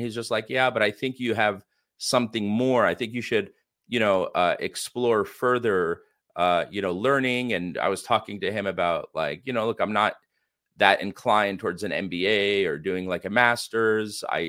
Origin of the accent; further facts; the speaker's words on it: California, United States; I was born in the East Bay Area, of you know, San Francisco Bay Area, and grew up in the U.S. my entire life.